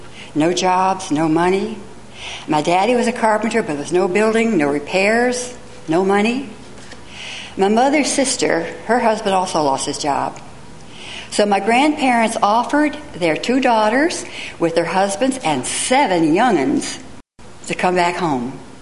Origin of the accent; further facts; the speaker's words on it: Concord, North Carolina, United States; I was born and raised in Concord, North Carolina, in the Bible Belt of the South.